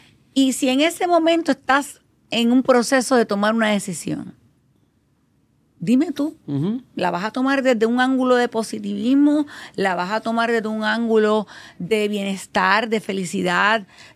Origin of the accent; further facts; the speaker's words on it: Puerto Rico; nosotros, como los puertorriqueños